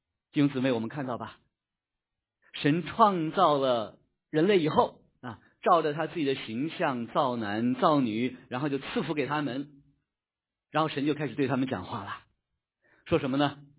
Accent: North China, China; 我小时候在北方长大，小时候北方呢，那时候雾霾还是没有听过的词

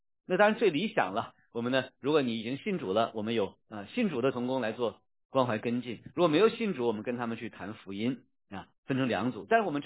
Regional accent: China; 我们中国人讲近朱者赤，近墨者黑

